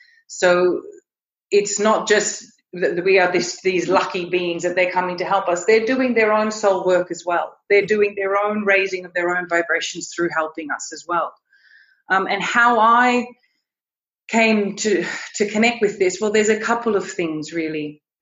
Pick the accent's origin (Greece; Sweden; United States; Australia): Australia; after I then returned to my home country in Australia and started a business there